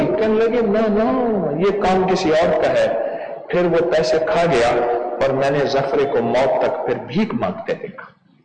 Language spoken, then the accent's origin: Urdu; Pakistan; میں نے کہا میں پاکستان سے ہوں.